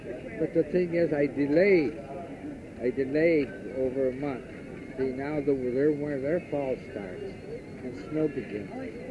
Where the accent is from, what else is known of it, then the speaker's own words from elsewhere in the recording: New York, United States; born there; I told you, I was born in New York State.